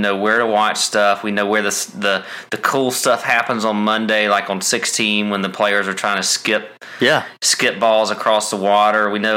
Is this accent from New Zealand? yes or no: no; Augusta, Georgia, United States; we're from Augusta, we've grown up in Augusta